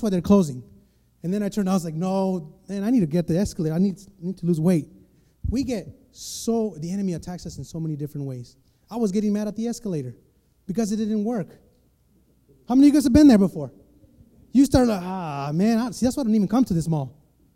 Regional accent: Mexico; See, I grew up in Mexico. We barely had a fridge.

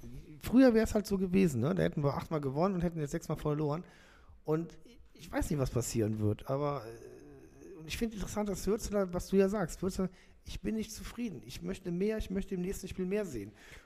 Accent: Cologne, North Rhine-Westphalia, Germany; Ich meine, ich komme aus Köln.

